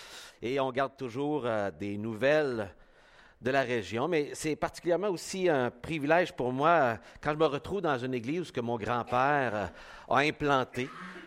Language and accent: French; Saint-Prime, Quebec, Canada; nous autres, on vient de Saint-Prime originalement.